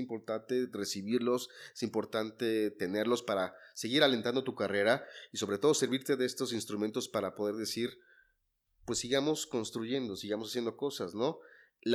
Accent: Mexico; Yo creo que uno, como mexicano en el extranjero, y lo debes saber tú, o sea, te das por tu país

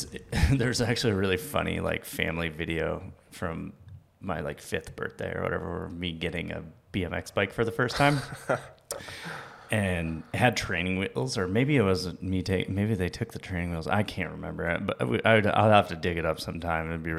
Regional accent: Arizona, United States; born there; so I was born in Arizona

